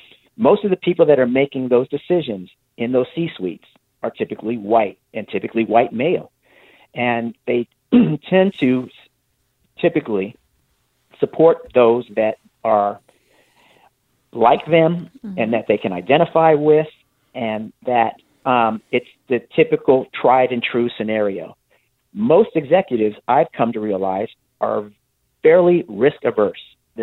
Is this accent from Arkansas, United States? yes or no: no; California, United States; But it absolutely made me uncomfortable because here I am growing up in Northern California in the Bay Area.